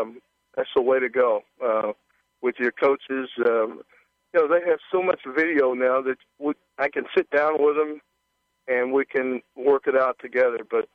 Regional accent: Austin, Texas, United States; I grew up in West Austin, so I could hear the music from University of Texas as a kid growing up all the time

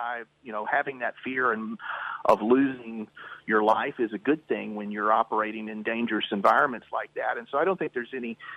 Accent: Louisiana, United States; Yeah, I started climbing when I was pretty young. I grew up in Louisiana. I traveled a lot.

